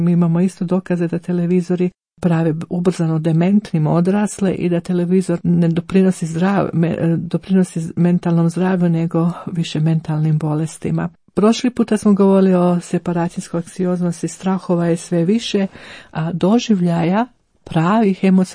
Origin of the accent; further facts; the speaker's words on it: Croatia; moved away; Kod nas u Hrvatskom imamo specijalne dućane sa bosovom odjećom za djecu. Ja živim u zapadnom svijetu 21 godinu